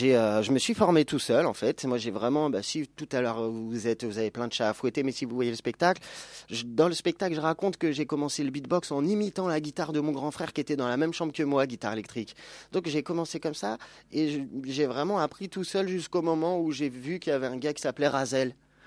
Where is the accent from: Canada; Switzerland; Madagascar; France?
France; Lyon, Auvergne-Rhône-Alpes; Ça s'est enchaîné, parti 10h du matin, arrivé 15h, moi je viens de Lyon.